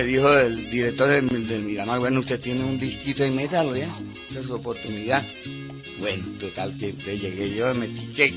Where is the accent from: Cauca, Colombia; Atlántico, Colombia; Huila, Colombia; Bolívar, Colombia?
Bolívar, Colombia; Magangué; Entonces vivíamos en Cincé y allá mi mamá me tuvo a mí y a los días nos trasladaron para Magangué y me fui para... Por eso es que yo digo que soy de Magangué, porque Magangué me crié, me hice, todo eso.